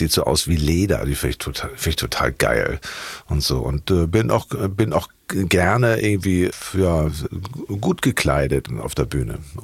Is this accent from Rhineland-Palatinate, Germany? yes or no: no; Hamburg, Germany; born or raised there; also born or lived in Ahrensburg